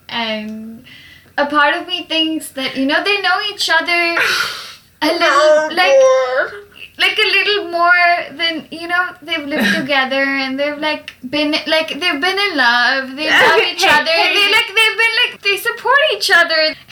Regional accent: Bangalore, Karnataka, India; I've been places, but I'm mostly from Bangalore, which is in the south of India, in a state called Karnataka. And I grew up with a certain amount of South Indian influence, if you might say.

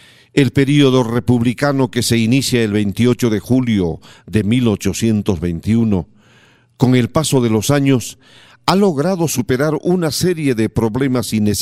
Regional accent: Peru; haciéndonos sentir siempre orgullosos de haber nacido en esta tierra, gritando a los cuatro vientos que somos peruanos

